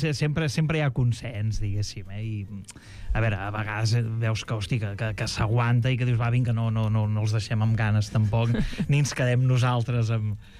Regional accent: Terrassa, Catalonia, Spain; accent: Lleida Catalan; jo soc nascut a Terrassa, però de pares lleidatans. Llavors, a casa sempre hem parlat lleidatà, però llavors al sortir al carrer, els amics, tal i tot, doncs ja parlava l'oriental de Terrassa. Llavors, clar, tinc com els dos dialectes des del bressol

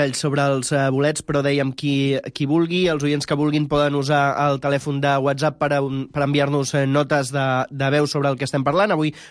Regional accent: Catalonia, Spain; i perquè sóc català no em preguntis on.

